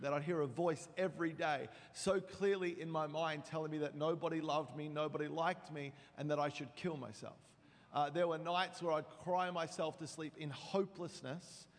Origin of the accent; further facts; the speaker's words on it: Australia; moved away as an adult; now in San Diego, United States; Anyway, I am from Australia. I've been living in America now for about 4 years. God called us to move. We live in Suffering for Jesus in San Diego.